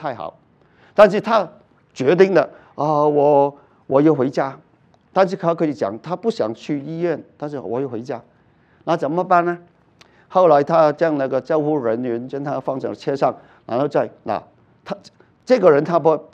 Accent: Guangdong, China; 我们广东人说就是中风血栓

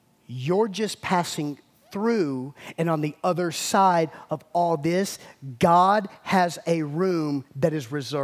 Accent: Macon, Georgia, United States; I grew up in Macon, Georgia, and true story about Macon, Georgia

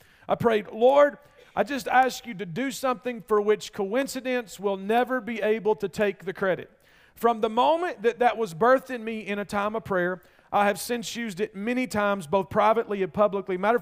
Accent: Kentucky, United States; I'm sorry, I am from Russell County, South Central Kentucky.

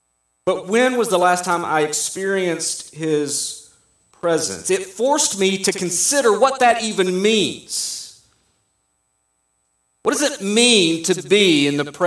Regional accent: the South, United States; accent: southern; sorry, my little southern accent just came out, lifetime.

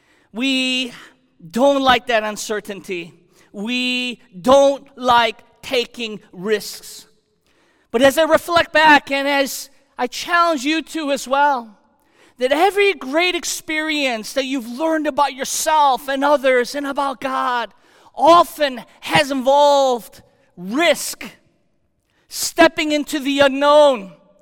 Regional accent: Chicago, Illinois, United States; also born or lived in Philadelphia / Houston; now in Connecticut, United States; tracing back from growing up in Chicago and moving to the East Coast to Philadelphia and then down to the Deep South and Houston, Texas, back to Chicago, and now here in Connecticut.

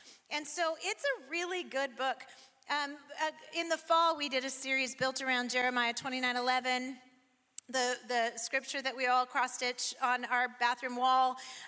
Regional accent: Bend, Oregon, United States; I'm from Bend, so I'm a little side-eye at it

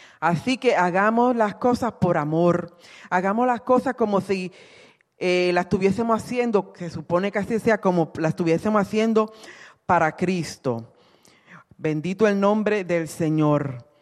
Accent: Puerto Rico; cuando pequeña, allá en Puerto Rico, no sé si en otros países lo hacen

